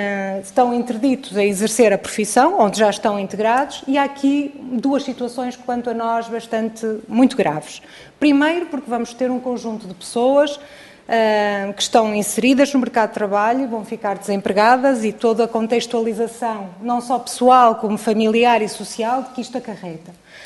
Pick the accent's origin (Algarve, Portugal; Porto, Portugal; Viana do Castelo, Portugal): Porto, Portugal; sou do Porto